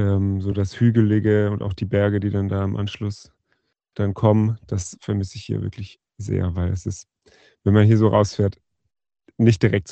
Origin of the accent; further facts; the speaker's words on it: Southern Germany, Germany; now in Cologne, Germany; Na, ich komme aus Süddeutschland